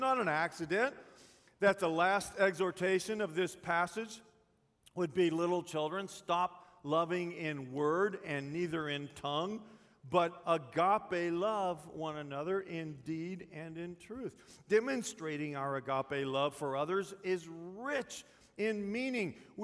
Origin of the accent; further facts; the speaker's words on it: Texas, United States; I'm from Texas. To me, this movie's called Les Miserables.